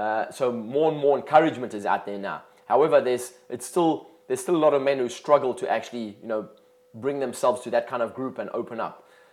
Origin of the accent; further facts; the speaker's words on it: South Africa; as a kid growing up in South Africa